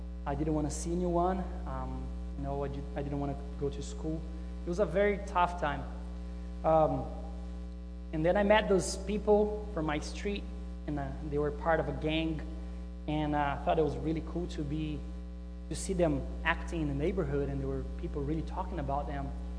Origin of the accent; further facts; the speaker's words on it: South Brazil, Brazil; English is a second language; This is very similar to my hometown in Brazil. I'm from Brazil. I come from a Dutch colony in Brazil, south of Brazil, very close to Argentina, Uruguay, Paraguay.